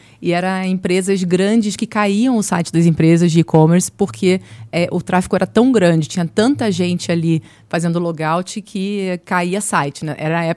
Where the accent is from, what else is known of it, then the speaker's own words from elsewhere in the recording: Rio de Janeiro, Brazil; moved away as an adult; now in São Paulo, Brazil; O sotaque não mente, né? Eu sou do Rio mesmo, mas eu tô no momento do limbo. Sabe o limbo? Que eu não sou nem carioca, nem, não tenho nem sotaque do Rio, nem sotaque de São Paulo.